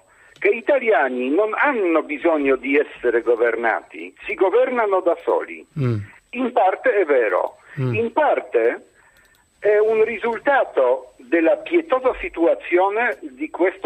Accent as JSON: {"language": "Italian", "town": "Liverpool", "region": "North West England", "country": "United Kingdom", "second_language": "Italian", "said": "Io sono di Liverpool."}